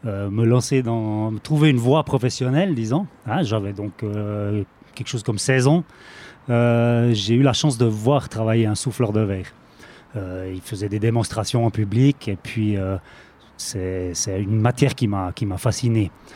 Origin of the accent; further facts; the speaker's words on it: Neuchâtel, Switzerland; Je suis originaire de Neuchâtel